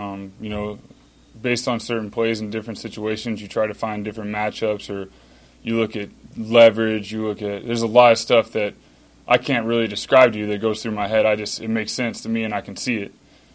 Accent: the South, United States; I mean, I think y'all know I'm from the South and went to Arizona.

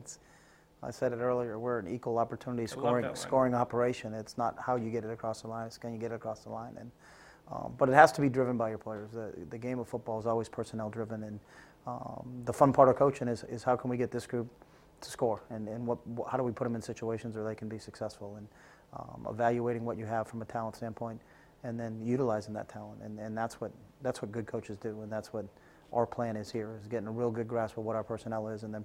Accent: New England, United States; or the Patriots because I'm from New England

